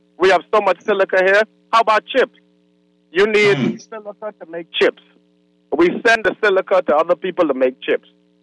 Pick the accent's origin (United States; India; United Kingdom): United States; Freeport; I am from Freeport. I live here now.